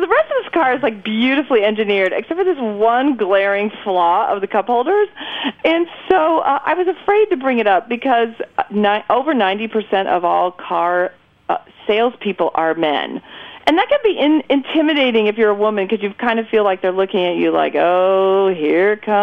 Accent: United States; well, hello, I'm American. I'm buying this car in Chicago.

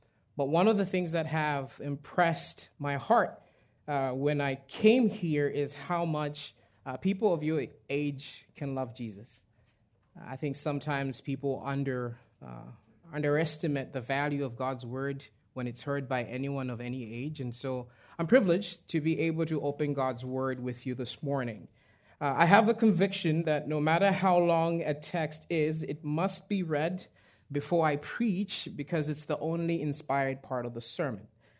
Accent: Malawi; moved away as an adult; I was born and raised in Malawi, and I met my beautiful wife there.

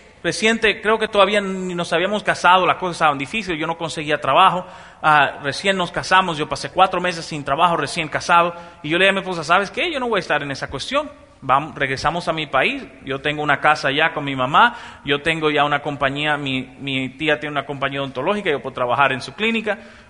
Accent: Mexico; bueno, en México, mi tierrita, qué buena estaba la cosa

